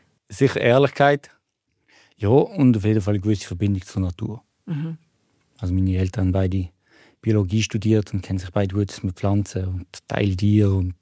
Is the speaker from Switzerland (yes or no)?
yes; Rodersdorf, Solothurn, Switzerland; Ich bin aufgewachsen in Rodersdorf. Das ist ein kleines Dörfli im Kanton Solothurn. Es gehört aber eigentlich eher zum Basel-Land von der Angliederung her.